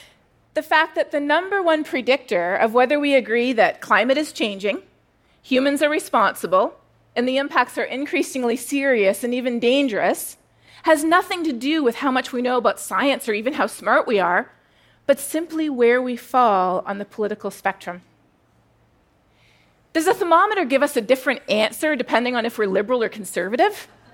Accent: Canada; now in United States; "No," I said, "I'm Canadian."

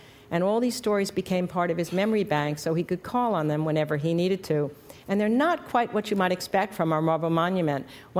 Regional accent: Rockville Centre, New York, United States; came to my hometown of Rockville Center, Long Island

